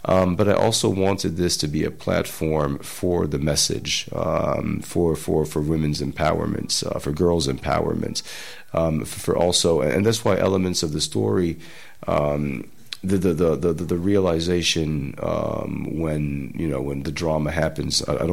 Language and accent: English; Paris, Île-de-France, France; also born or lived in New York, United States; I was born in New York and grew up in Paris, but my father is Senegalese from the coastal areas. And my mother is half Senegalese, born in France. But her father is also Fulani, so that's why I'm part Fulani myself.